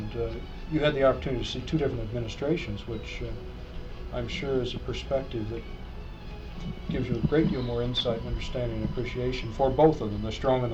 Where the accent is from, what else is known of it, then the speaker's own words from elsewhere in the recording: Kansas, United States; I'm from Kansas, so I have no idea what it's like